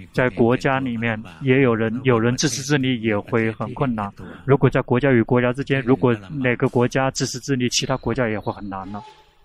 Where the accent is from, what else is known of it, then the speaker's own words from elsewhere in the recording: Thailand; 我们泰国人所以就会比较尊重，把他这个奉为国母。